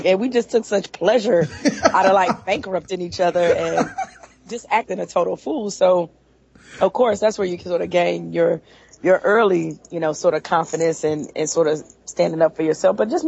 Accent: Detroit, Michigan, United States; I'm from Detroit, and I went to Montfort High School, born and raised there. Most of my family is still there.

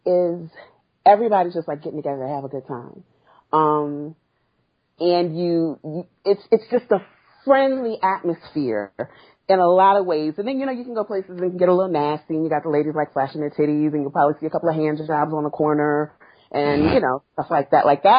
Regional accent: New Orleans, Louisiana, United States; moved away as an adult; I was born in New Orleans. I lived in New Orleans until I was 28.

